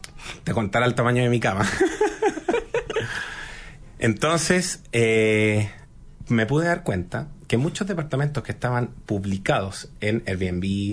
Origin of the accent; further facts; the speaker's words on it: Chile; nosotros como chilenos